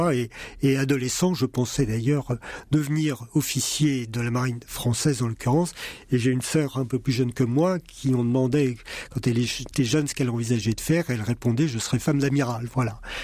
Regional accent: France; Je suis descendant de russe blanc. Je suis français d'origine russe blanche, puisque mes quatre grands-parents, mes deux grands-pères étaient officiers de la marine impériale russe, et mes quatre grands-parents étaient russes blancs

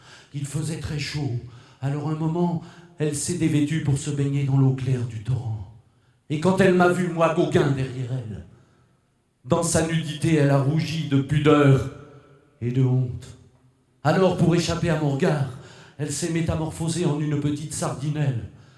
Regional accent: Brittany, France; ça a été peint chez nous en Bretagne, à Pont-Aven, en 1888.

